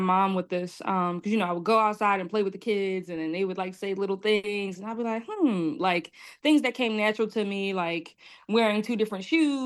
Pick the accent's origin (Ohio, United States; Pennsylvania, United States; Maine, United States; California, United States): Pennsylvania, United States; Philadelphia; I love home so much. I still live here. We listen, you know, Philly, we got the grit.